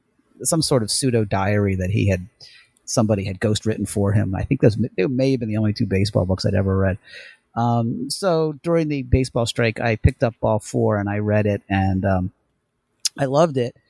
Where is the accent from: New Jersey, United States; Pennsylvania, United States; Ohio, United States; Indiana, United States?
New Jersey, United States; Trenton; Well, I grew up in Trenton, New Jersey, and I was always a Phillies fan.